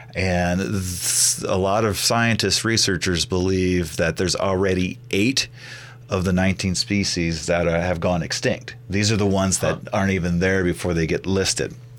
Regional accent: Iowa, United States; I grew up in Iowa, so I've been hill climbing.

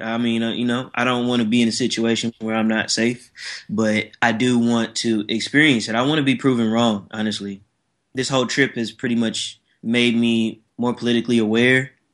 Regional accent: California, United States; You know, I'm coming from the Bay Area, which is probably one of the most liberal places in America.

